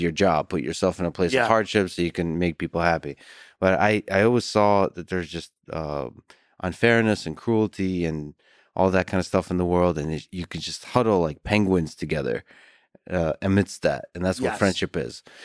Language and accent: English; United States; I'm American through and through